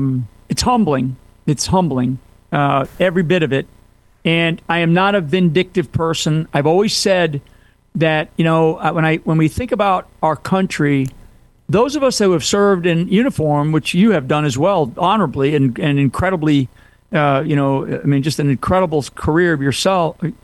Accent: United States; it's out of love that why we, as an American soldier, why we go overseas and fight.

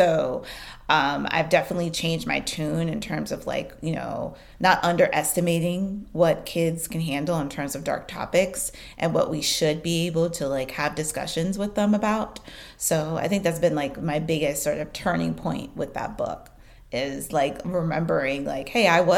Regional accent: Brooklyn, New York, United States; when I was younger, specifically growing up in Brooklyn

